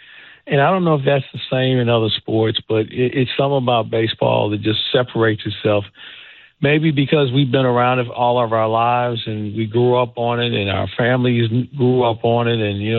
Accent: St. Louis, Missouri, United States; because I grew up in St. Louis

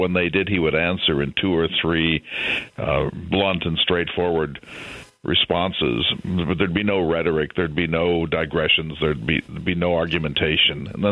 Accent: Virginia, United States; I suppose I was a little more chauvinist than others because I was from Virginia

